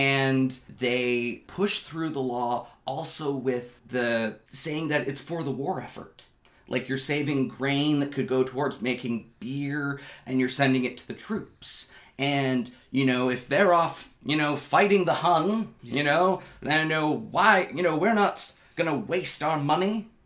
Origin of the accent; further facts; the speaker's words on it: Alberta, Canada; I grew up in Northern Alberta, and they're still the, you know, the Protestant, conservative, Christian values, they're still there.